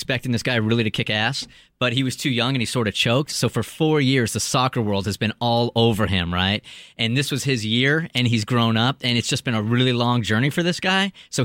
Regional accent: United States; I, as an American, am so proud of the way these guys are playing

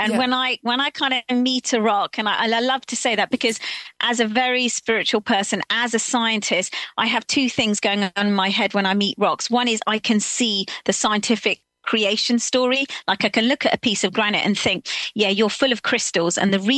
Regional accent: Slough, South East England, United Kingdom; born or raised there

